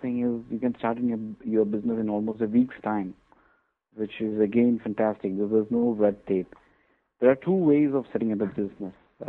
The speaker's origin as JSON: {"language": "English", "region": "Dubai", "country": "United Arab Emirates", "tie": "born or raised there", "also_born_or_lived": "India", "said": "Actually, I am from India, but I grew up in Dubai because my parents had their business way back in the 1970s in Dubai. It was a very small village kind of place in those times. It was a fishing village, actually, Dubai."}